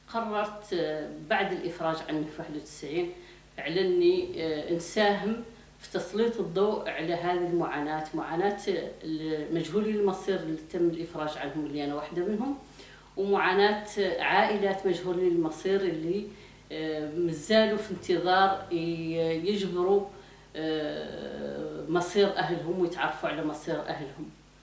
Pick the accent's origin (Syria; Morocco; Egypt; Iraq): Morocco; born there; عرفتنا بانتمائنا بحكم أنني خلقت في المغرب